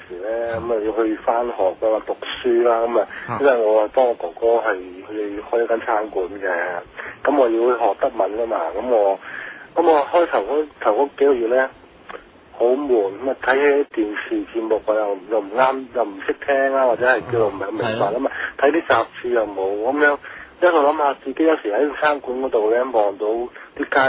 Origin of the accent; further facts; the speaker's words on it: China; 我哋中國人咧胃好大，食唔飽啊嘛。